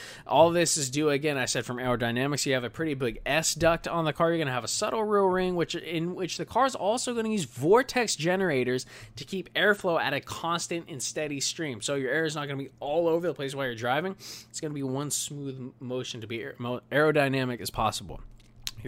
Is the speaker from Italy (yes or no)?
yes; Italy; accent: Italian; Forgive my Italian accent.